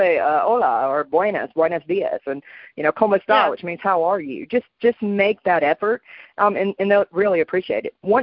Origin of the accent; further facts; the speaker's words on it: Southern United States, United States; accent: Southern drawl; now in Panama; like I'm from the South, obviously, so my dialect, my drawl, whatever you want to call it, my accent is different. So being here in Panama